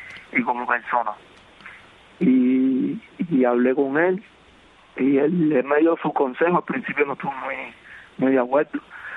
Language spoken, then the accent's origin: Spanish; Ciego de Ávila, Cuba; muchos saludos a todo mi pueblo de Cuba, a toda la gente de Ciego de Ávila